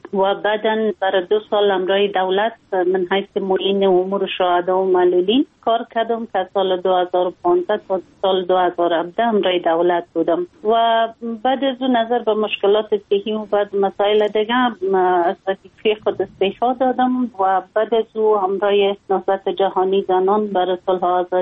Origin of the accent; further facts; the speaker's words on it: Afghanistan; ما یک خانم مسلمان هستم، از افغانستان هستم